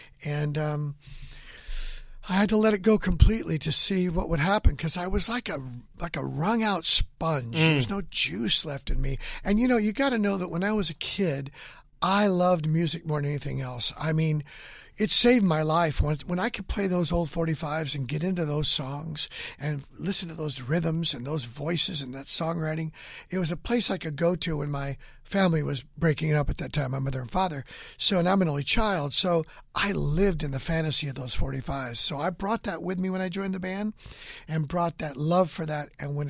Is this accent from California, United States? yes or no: yes; Hanford, California, United States; I went back to my hometown of Hanford, California, mm-hmm. And I just hung out in that town and, you know, with old friends and drove up down Main Street and saw my old house where I was raised